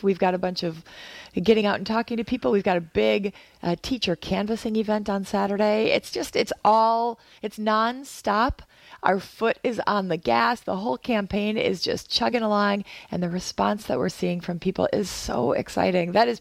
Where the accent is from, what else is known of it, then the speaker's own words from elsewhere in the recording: Kaukauna, Wisconsin, United States; She's saying that to get under my skin because I'm from Kakana.